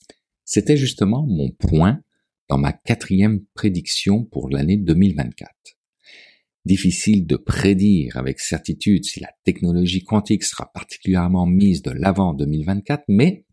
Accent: Quebec, Canada; Chez nous, au Québec

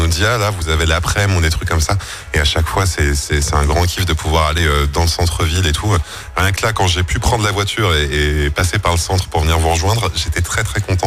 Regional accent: Egypt; quand moi j'étais petit, quand j'ai grandi en Égypte, mon papa me montrait Nagui sur TV5 Monde en me disant, tu vois, c'est un Égyptien qui parle français comme toi.

